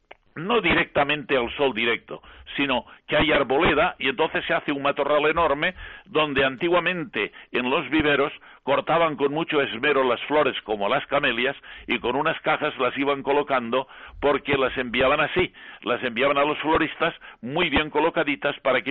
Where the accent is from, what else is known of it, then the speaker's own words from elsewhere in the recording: Levante, Spain; en zonas de mi tierra, de Levante